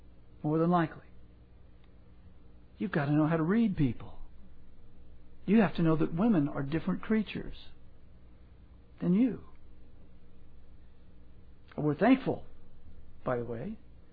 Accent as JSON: {"language": "English", "region": "Louisiana", "country": "United States", "tie": "born or raised there", "said": "I grew up in South Louisiana where I heard on a regular basis"}